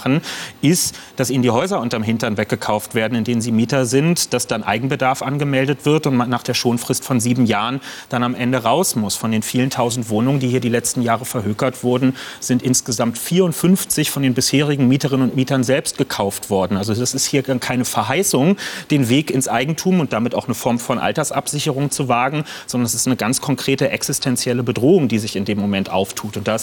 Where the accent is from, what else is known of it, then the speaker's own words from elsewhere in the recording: Berlin, Germany; Aber wenn ich aus der Perspektive als Berliner, der ich bin, herausspreche